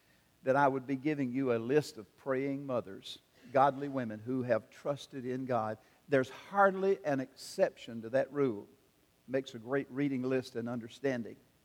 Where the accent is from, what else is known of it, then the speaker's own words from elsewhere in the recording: South Carolina, United States; he was born and pastored in Edgefield, South Carolina, my home state.